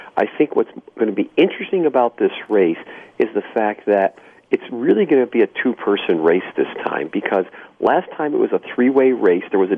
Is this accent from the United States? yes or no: yes; New York, United States; So when I was a little kid, I loved baseball like a lot of people. I grew up in New York